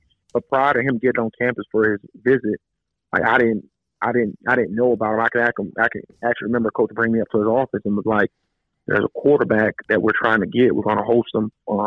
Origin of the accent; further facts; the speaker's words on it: Florida, United States; I wasn't really following ACC football outside of probably Florida State, growing up in South Florida, you know.